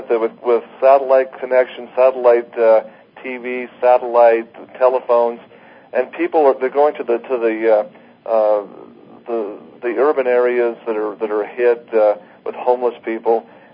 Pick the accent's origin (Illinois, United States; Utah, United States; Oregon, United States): Utah, United States; Ogden; It's just another thing just happened today in my hometown here in Ogden, Utah.